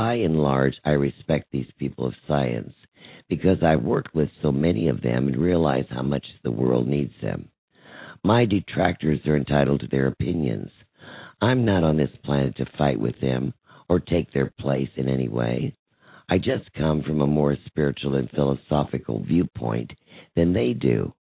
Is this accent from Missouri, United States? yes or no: yes; Kansas City, Missouri, United States; I went back to my hometown of Kansas City, Missouri, to see him.